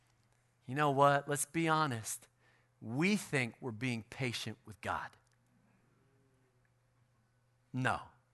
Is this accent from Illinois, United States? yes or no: yes; Chicago, Illinois, United States; Come on, I'm from Chicago. We barely had any snow.